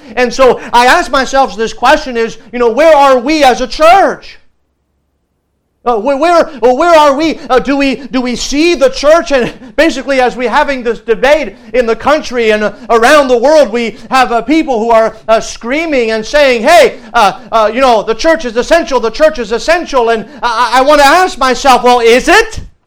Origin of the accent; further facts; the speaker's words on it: France; I grew up in France